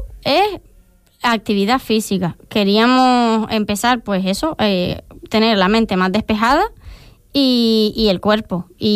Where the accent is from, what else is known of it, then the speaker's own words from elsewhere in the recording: Pájara, Canary Islands, Spain; Está al lado de Pájara, yo soy de Pájara.